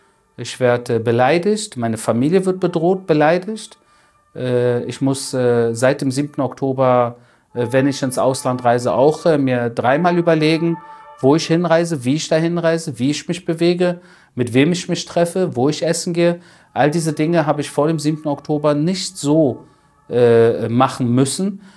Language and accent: German; Berlin, Germany; ich bin in den 90ern in Berlin aufgewachsen